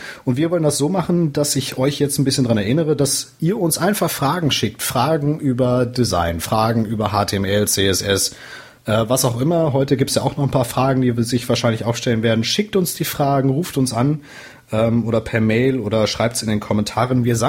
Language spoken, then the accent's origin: German; Langenhagen, Lower Saxony, Germany; So, ich komme ja aus Langenhagen, das klebt auch an Hannover dran und ist da, wo der Flughafen ist